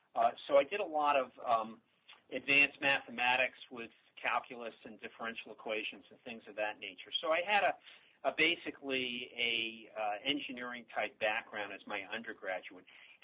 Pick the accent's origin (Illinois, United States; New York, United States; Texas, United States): New York, United States; New York City; New York City in the Bronx. I was born in the mid-1950s, a few miles from Yankee Stadium.